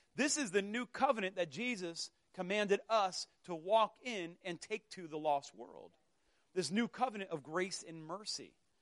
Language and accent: English; Florida, United States; We're like, this ain't orange juice. I'm from Florida. This ain't orange juice.